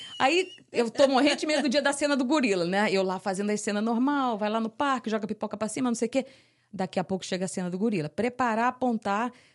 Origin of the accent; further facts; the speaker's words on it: Rio de Janeiro, Brazil; Eu sou do Rio de Janeiro.